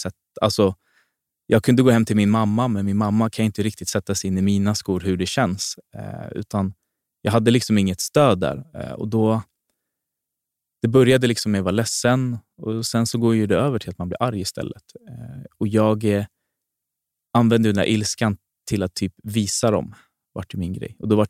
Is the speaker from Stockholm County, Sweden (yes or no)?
yes; Fittja, Stockholm County, Sweden; Men jag är född och uppväxt i Fittja. Det är en helt annan erfarenhet.